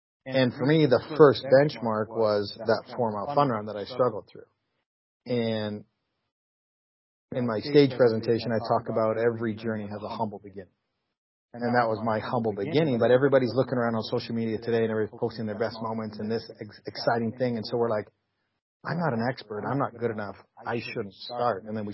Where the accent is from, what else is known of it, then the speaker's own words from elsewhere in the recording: Canada; So I grew up in Canada, loved sports, don't have any brothers